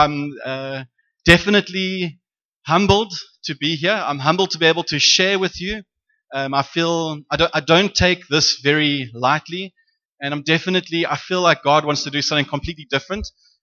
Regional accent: England, United Kingdom; So obviously, I am extremely English.

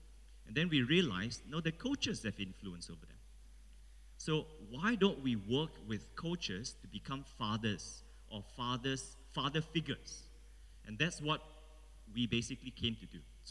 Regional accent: Malaysia; So my wife is Malaysian. I'm also Malaysian and Malaysian Chinese. So our great-grandfathers came from mainland China, lived in Malaysia.

